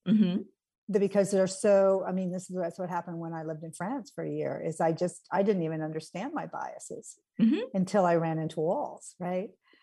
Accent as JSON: {"language": "English", "region": "New England", "country": "United States", "said": "So, and at the time, for me, I'm from New England, right?"}